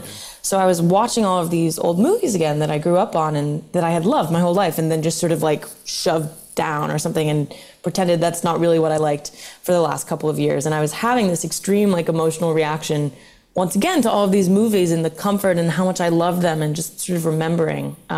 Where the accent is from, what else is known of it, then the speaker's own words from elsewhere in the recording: Midwest, United States; I grew up in the Midwest and in a town where, like I said, I didn't know anyone who had become a professional performer.